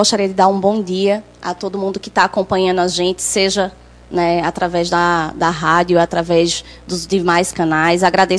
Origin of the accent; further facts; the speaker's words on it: Caruaru, Pernambuco, Brazil; eu sou uma pessoa que nasci e me criei em Caruaru, na Rua Preta, minha mãe ainda mora lá, na Avenida São José, aos pés do Monte Bom Jesus.